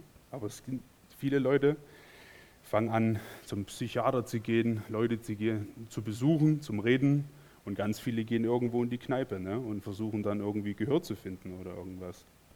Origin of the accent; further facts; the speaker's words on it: Saxony, Germany; hatte das große Glück, in einer christlichen Familie aufzuwachsen, in den 90er Jahren auch in Sachsen.